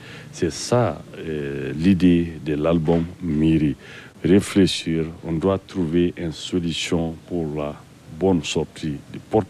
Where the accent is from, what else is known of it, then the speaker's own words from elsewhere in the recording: Garana, Mali; French is a second language; je suis allé dans mon village, il y a un fleuve Niger qui passe chez nous, à Garana.